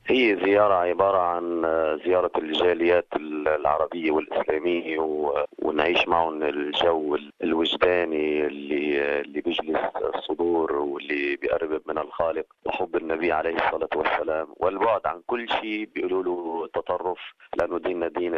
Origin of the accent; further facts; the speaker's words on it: Lebanon; now in Australia; حقيقة هو أنا لبناني طبعا